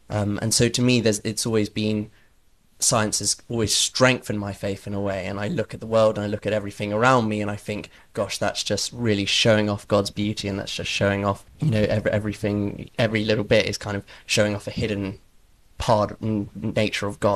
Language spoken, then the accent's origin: English; London, United Kingdom; now in Bristol, United Kingdom; I was born and raised in London, actually in an ecumenical community there